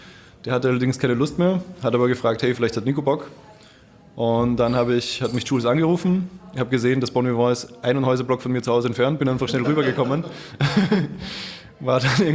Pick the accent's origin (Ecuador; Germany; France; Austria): Austria; Vienna; Ich komme aus Wien.